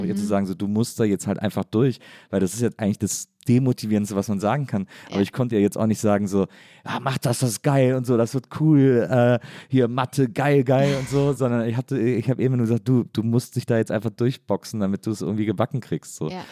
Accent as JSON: {"language": "German", "region": "North Rhine-Westphalia", "country": "Germany", "said": "ich komme aus der Nähe von Köln."}